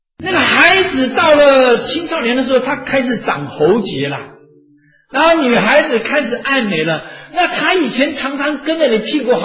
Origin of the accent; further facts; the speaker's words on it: Taiwan; 我是1951年出生的嘛，台湾最苦的时候从小就很苦嘛